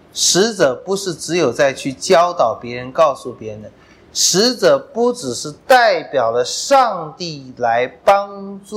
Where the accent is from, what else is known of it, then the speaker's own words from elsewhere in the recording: China; 我们中国人喜欢讲天道有常啊。